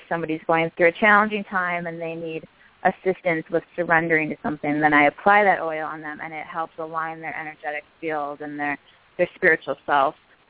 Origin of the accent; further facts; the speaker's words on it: New Ulm, Minnesota, United States; now southern Minnesota, where I grew up here in my hometown of New Ulm and Mankato area.